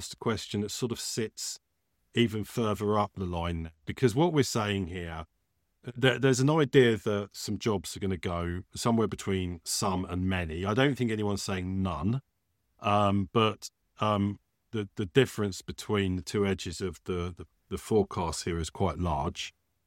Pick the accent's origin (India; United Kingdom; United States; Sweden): United Kingdom; We're British. A lot of these are going to be British